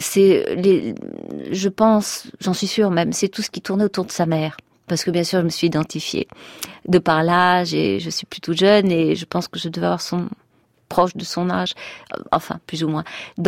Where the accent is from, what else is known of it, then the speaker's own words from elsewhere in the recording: France; L'hébreu est une langue vraiment difficile pour nous, en tant que Français.